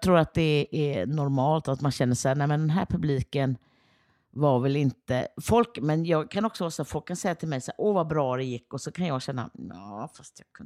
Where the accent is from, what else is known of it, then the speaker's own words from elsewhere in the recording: Gothenburg, Västra Götaland County, Sweden; born there; also born or lived in Luleå; jag är ju född i Göteborg och morsan kom ju från Göteborg.